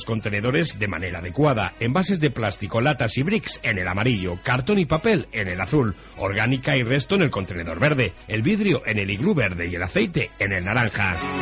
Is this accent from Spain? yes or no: yes; Navarre, Spain; somos navarros y muy navarros